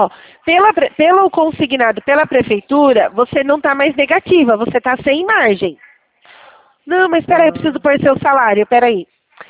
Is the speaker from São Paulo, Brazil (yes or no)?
yes; Itatiba, São Paulo, Brazil; eu sou daqui de Itatiba, né?